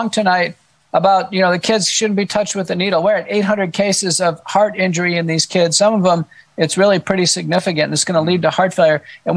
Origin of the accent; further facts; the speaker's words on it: Texas, United States; also born or lived in Buffalo, New York; Yeah, I am. I grew up here as a kid.